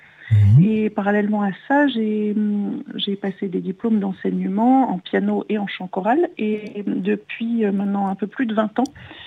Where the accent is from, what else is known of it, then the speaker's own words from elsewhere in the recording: Strasbourg, Grand Est, France; je l'ai démarré à Strasbourg, ma ville natale.